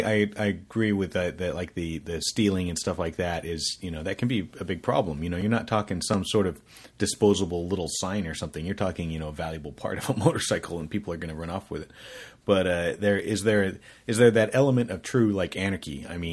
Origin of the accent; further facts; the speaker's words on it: West Coast, United States; you know, we're from the West Coast, and you got more room out here, and people it's just not so accustomed to crowds and things like that.